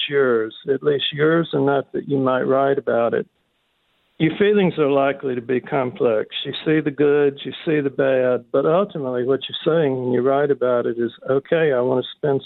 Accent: Mississippi, United States; It was, you know, I grew up in Mississippi, and that was the world to me.

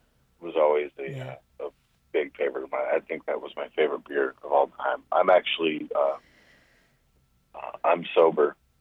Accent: Kalamazoo, Michigan, United States; I have a lot of pride in the fact that, you know, we're from Kalamazoo, Michigan.

